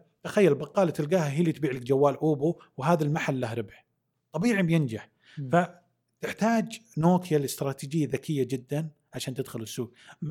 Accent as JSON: {"language": "Arabic", "country": "Saudi Arabia", "said": "وكان يعني لها يعني عمر معنا احنا كسعوديين"}